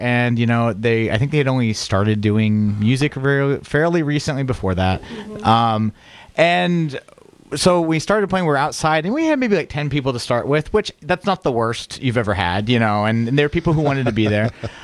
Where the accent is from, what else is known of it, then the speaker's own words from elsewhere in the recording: Iowa, United States; I'm from Iowa, like this isn't my birth culture